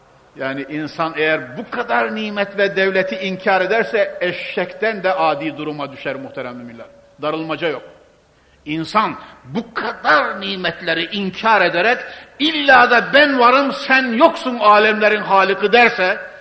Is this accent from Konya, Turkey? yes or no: yes; Konya, Turkey; Biraz ben Konyalıyım, ne olsa Anadolu çocuğu biraz yayla adam olduğu için damarı sert.